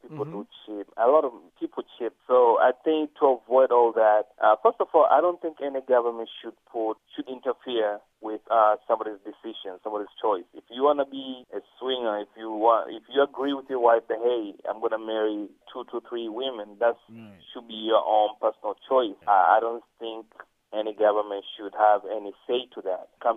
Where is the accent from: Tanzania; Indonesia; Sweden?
Tanzania; Going according to my religion, which is Roman Catholic, it's not allowable. It's like a big no-no. But growing up in Tanzania